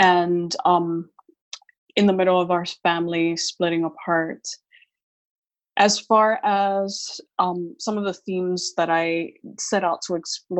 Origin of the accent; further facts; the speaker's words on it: Miami Beach, Florida, United States; also born or lived in Puerto Rico; a very specific kind of girlhood, which is what we had growing up in Puerto Rico and Miami Beach.